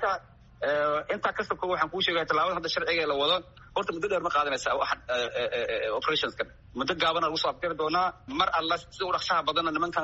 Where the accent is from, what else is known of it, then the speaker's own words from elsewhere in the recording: Somali Region, Ethiopia; Waxaan ka soo jeedaa Soomaalida Ethiopia ka soo jeedaa